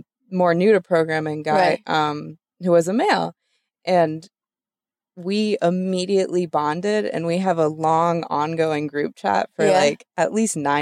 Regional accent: Chapel Hill, North Carolina, United States; Because I grew up in Chapel Hill and I've seen it expand

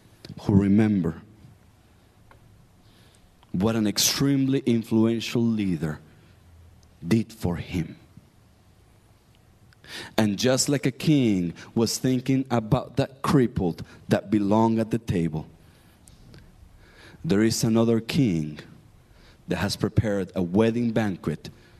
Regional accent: Argentina; You see, I am from Argentina, and there is something that we do there, which is we love to grill steaks.

